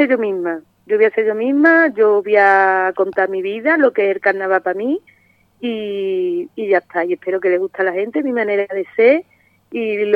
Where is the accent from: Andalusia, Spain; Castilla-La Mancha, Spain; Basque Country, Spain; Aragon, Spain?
Andalusia, Spain; Santa Olalla; now in Monesterio, Spain; llevo 24 años viviendo aquí en Monesterio, soy de Santa Olalla